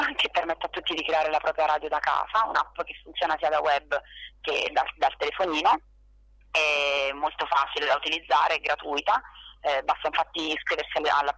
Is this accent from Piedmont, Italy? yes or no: no; Naples, Campania, Italy; poi io sono napoletana, quindi a maggior ragione diciamo ho voluto contribuire da persona del sud